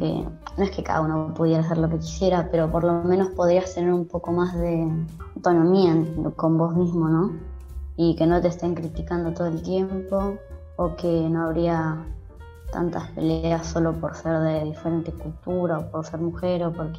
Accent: Buenos Aires, Argentina; y soy de Buenos Aires, Capital Federal, y nada, eso, voy a sexto grado y tengo 11 años.

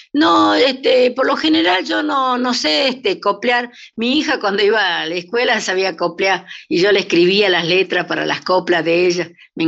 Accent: San Pedro, Jujuy, Argentina; yo no me crié en Jujuy, yo me crié en el ramal de San Pedro, San Pedreña, por ahí adentro, Santa Clara, Arroyo Colorado, ahí me crié yo.

